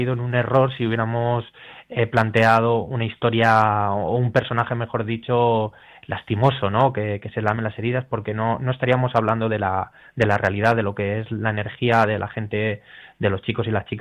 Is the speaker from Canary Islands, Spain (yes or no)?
no; Madrid, Community of Madrid, Spain; aunque yo he nacido en Madrid, siempre me he sentido mitad madrileño, mitad palestino.